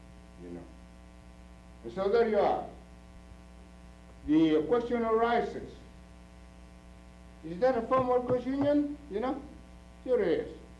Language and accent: English; Philippines; being a Filipino with the Mexicans, putting up a union